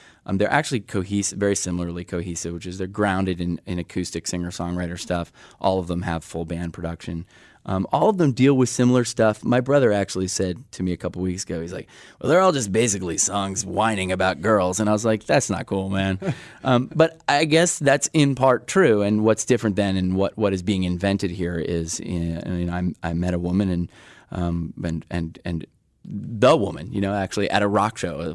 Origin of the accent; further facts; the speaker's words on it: Iowa City, Iowa, United States; born there; now in New York City, United States; As I said, I live in New York City, though. I was born in Iowa City. I've lived in New York City for about 15 years.